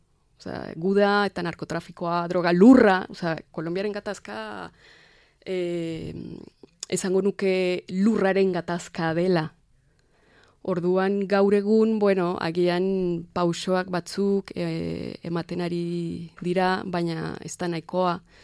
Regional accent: Suesca, Cundinamarca, Colombia; Basque is a second language; Bogota ondoan bizi nintzen, herri txiki batean, Suezka du izena, oso ezaguna da, herria

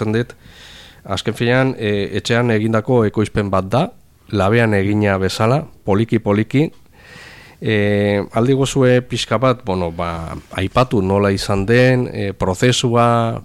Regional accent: Irun, Basque Country, Spain; now in Hendaye, France; ni irundarra naiz hemen endaian bizi naiz ja duela urte asko

